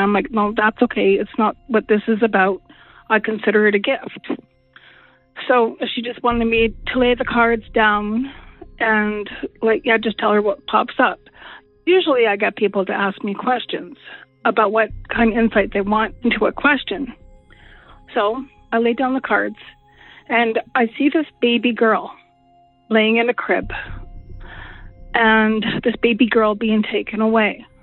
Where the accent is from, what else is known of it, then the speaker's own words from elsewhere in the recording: Vanderhoof, British Columbia, Canada; I'm from Vanderhoof, BC in Canada.